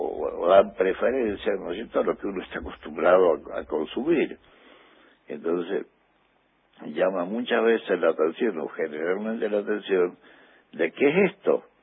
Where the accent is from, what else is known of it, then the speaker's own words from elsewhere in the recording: San Juan, Argentina; Yo soy sanjuanino.